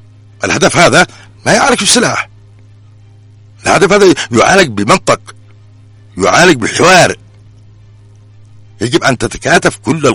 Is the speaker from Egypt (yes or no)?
no; Yemen; اسمي أنا يمني